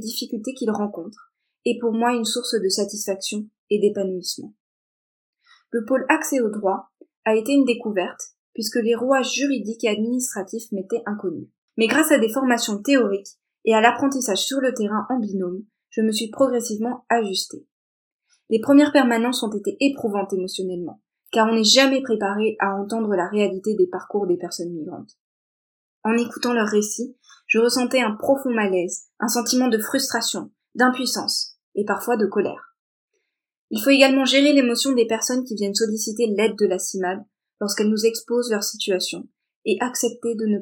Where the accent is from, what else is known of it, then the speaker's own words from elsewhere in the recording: Thionville, Grand Est, France; j'ai 19 ans, je suis originaire de Thionville en Moselle, à la croisée des frontières entre l'Allemagne, le Luxembourg et la Belgique.